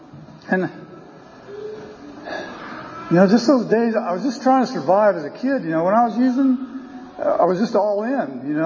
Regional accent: Bakersfield, California, United States; I was born and raised in Bakersfield, you know

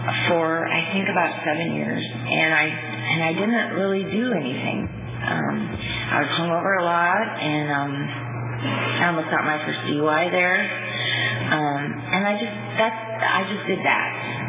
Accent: Dos Palos, California, United States; Like I said, I'm from Dos Palos, which is a small little dirt plot off of 152 between, I don't know, Chowchilla and Las Vegas. I moved around a lot when I was a kid

